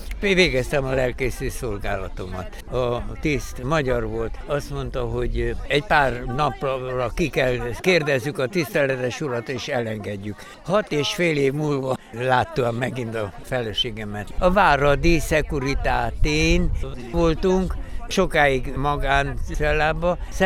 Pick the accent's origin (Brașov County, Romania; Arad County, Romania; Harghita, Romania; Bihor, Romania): Arad County, Romania; Arad; Én aradi vagyok, és amikor ide kaptam kinevezést, 61 évvel ezelőtt